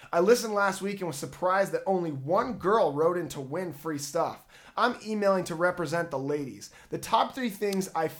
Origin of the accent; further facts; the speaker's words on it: Santa Cruz, California, United States; I am from Santa Cruz, and there's a little bit of some liberal roots there, and you just kind of learn about recycling and that kind of stuff.